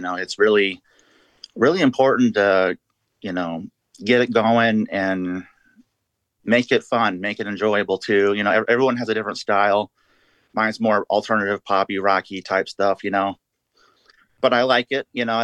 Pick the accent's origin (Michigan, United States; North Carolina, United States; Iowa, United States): Iowa, United States; Cedar Rapids; I grew up in Cedar Rapids, Iowa, and I just love doing my books and music.